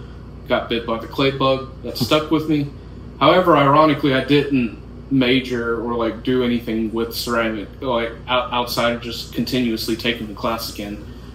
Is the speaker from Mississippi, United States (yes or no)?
yes; Saltillo, Mississippi, United States; Well, I grew up in North Mississippi around Tupelo in a little town called Saltillo.